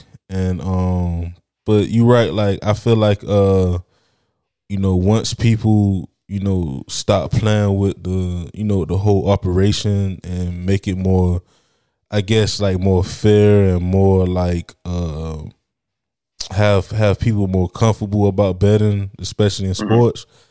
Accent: Florida, United States; You know, I'm from Florida, so I think platforms like FanDuel is not legal to play here yet.

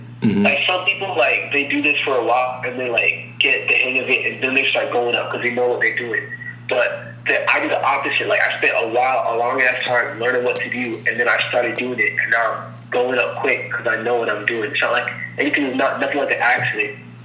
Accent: Jamaica; born there; I'm an MC artist. I was born in Jamaica.

